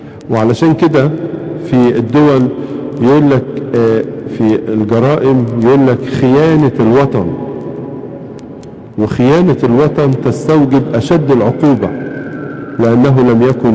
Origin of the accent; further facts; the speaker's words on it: Egypt; ولذلك إحنا كمصريين بنحب نعيش حوالين النيل